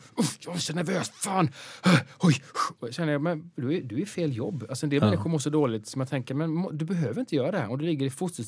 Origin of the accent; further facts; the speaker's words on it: Gothenburg, Västra Götaland County, Sweden; born there; Jag är född i Göteborg, jag måste ju stå upp för...